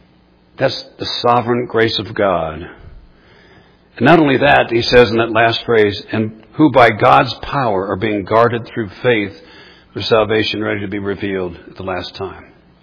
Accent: Cleveland, Ohio, United States; Now, I grew up in around Cleveland, Ohio, and you know the Indians stink.

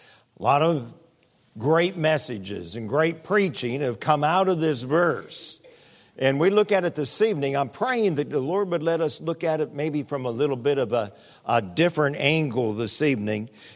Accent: Pennsylvania, United States; born there; I've lived a good part of my life in Pennsylvania. I was born in Western Pennsylvania, and then pastored for 10 years in Western Pennsylvania.

